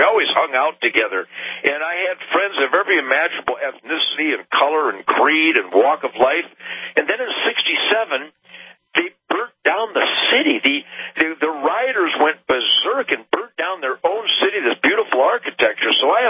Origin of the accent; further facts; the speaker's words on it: Detroit, Michigan, United States; born there; I was born in Detroit in 1948 when it was universally known as the Arsenal of Democracy.